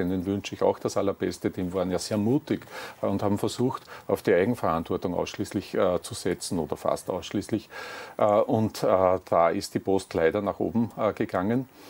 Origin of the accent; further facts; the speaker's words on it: Upper Austria, Austria; Als Oberösterreicher habe ich immer, wenn ich nach Wien gefahren bin, dieses Plakat vor mir gesehen.